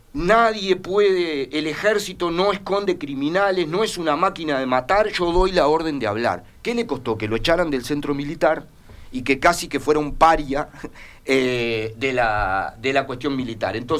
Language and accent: Spanish; Guatemala; Yo vengo de Guatemala.